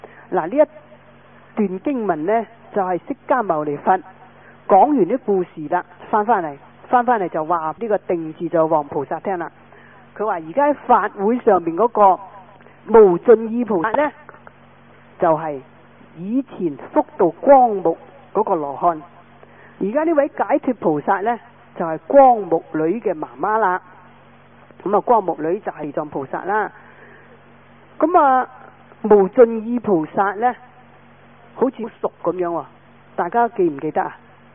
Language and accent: Cantonese; Guangdong, China; 我们广东人叫大话西游啊。